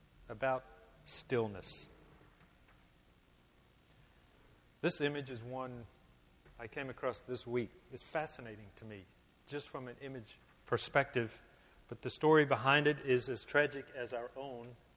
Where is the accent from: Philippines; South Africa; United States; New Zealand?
South Africa; moved away; there's a phrase that I grew up with in South Africa